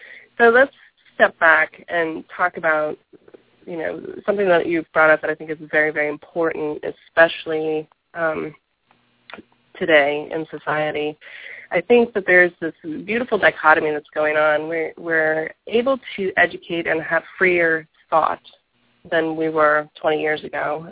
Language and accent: English; the South, United States; I grew up in the South in the Bible Belt.